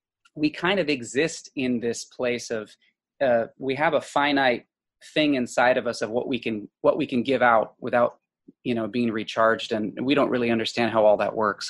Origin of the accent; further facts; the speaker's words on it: Washington, United States; I grew up in Washington State in the Northwest.